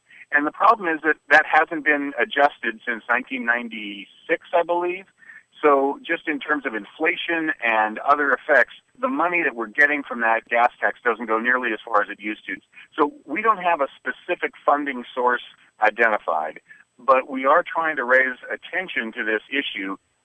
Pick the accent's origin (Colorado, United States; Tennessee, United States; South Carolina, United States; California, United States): California, United States; I grew up in Sonoma County, and I know that there's some rural areas out there